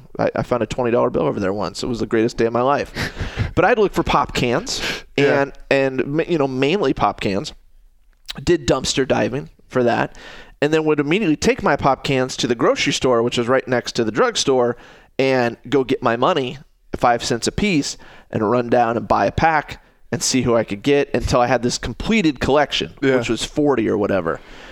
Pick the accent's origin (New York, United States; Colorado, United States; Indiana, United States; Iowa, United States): Iowa, United States; Ames; And I grew up in Ames over by the mall